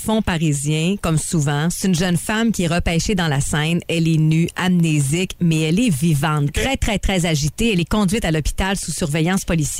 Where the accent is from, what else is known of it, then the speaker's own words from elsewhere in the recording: Quebec, Canada; Chez nous, au Québec...